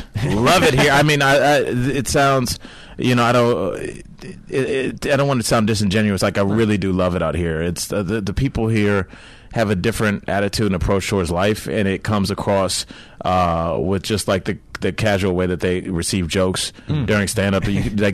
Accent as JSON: {"language": "English", "town": "Cleveland", "region": "Ohio", "country": "United States", "tie": "born or raised there", "said": "I grew up in Cleveland, Ohio."}